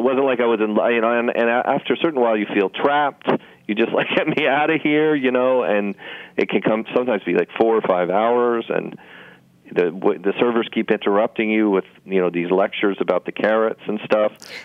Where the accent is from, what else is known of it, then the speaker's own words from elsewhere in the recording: Los Angeles, California, United States; now in New York, United States; I grew up in Los Angeles. I have friends from California coming to New York all the time